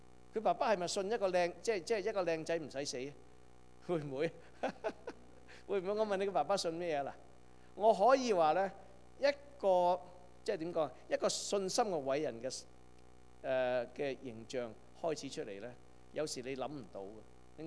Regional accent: Guangdong, China; 我哋广东人有句点啊？

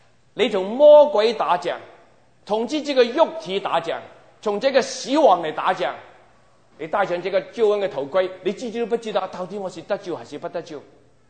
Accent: Hong Kong; born there; 我没有去过大陆。我虽然出生在香港，很可惜，我希望有机会去了大陆

